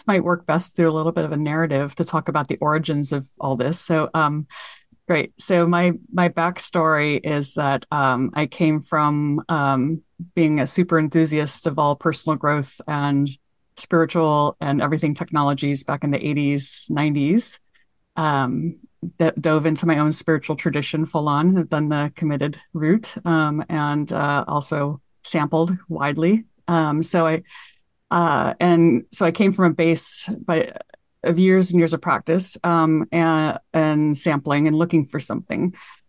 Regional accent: United States; I felt like it was the water I needed as an American, in our

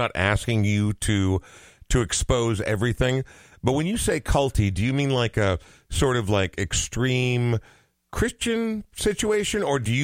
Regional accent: Coon Rapids, Minnesota, United States; I grew up in Coon Rapids, so I'm not one. I guess I'm way north side, right? North suburban cultural corridor.

